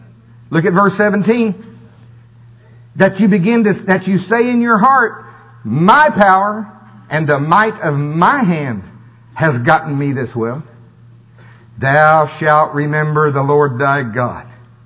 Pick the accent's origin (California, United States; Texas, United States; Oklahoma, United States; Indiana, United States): Oklahoma, United States; I grew up pouring concrete in Oklahoma.